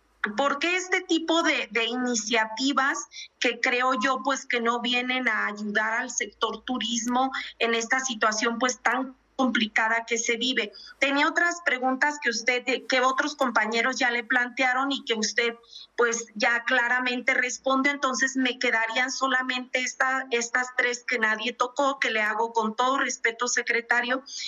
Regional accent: Baja California Sur, Mexico; soy de Baja California Sur, un lugar netamente turístico

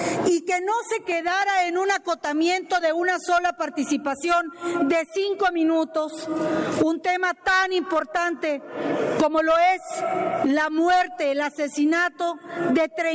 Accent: Mexico; como mexicana y como ciudadana

